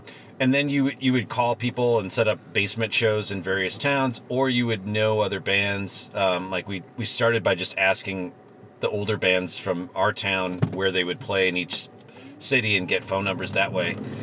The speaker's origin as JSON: {"language": "English", "town": "Milwaukee", "region": "Wisconsin", "country": "United States", "said": "I'm from Milwaukee originally, and I was in Milwaukee in my early 20s"}